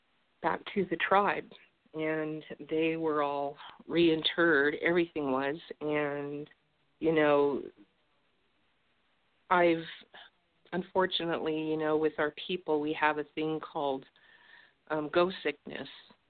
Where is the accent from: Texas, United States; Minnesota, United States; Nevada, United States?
Nevada, United States; Schurz; born there; I'm Northern Paiute. I'm half Paiute. My mom's full-blood Paiute, but my father's from Kentucky. I was born in Shurs